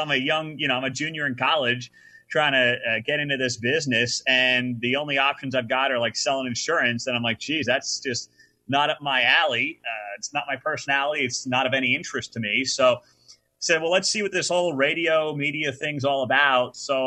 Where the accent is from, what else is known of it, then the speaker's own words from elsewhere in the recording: New Jersey, United States; I grew up in New Jersey, went to Villanova, did not in any way think I'd ever be in the broadcasting business.